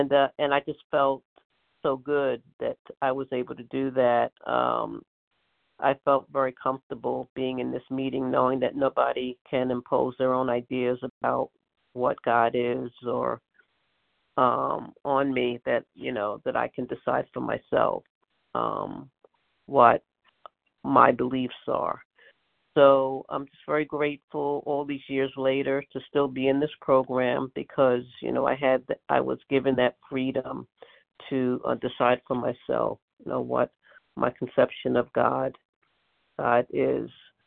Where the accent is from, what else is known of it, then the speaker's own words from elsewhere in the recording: New York City, New York, United States; I'm from Brooklyn, New York, and grateful to be at this meeting.